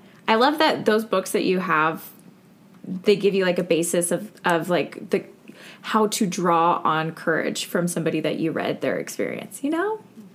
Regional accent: Washington, United States; I'm not really a fan of Starbucks in general, which I know is like a big party foul since I'm from Washington State, but ew.

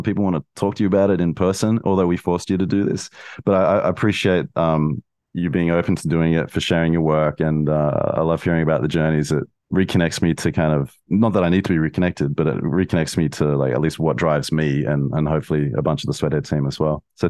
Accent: Australia; I'm Australian.

